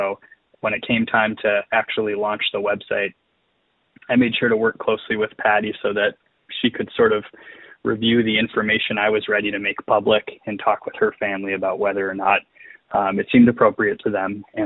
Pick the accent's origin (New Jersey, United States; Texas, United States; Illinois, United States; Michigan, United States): Michigan, United States; Lake Linden; I grew up in Lake Linden, Michigan, which is very close to the Calumet area